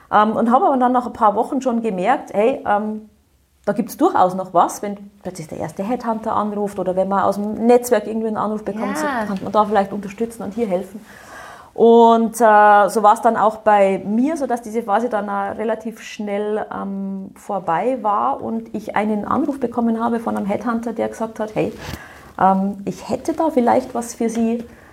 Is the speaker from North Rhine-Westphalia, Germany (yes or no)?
no; Bavaria, Germany; Ich bin im Bayerischen Wald aufgewachsen, also in durchaus schneesicheren Regionen.